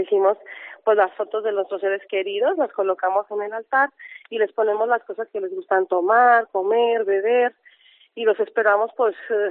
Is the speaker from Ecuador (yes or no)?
no; Mexico; los mexicanos, aparte de cultura, gastronomía, pues también somos fiesteros, ¿no? Como buenos latinos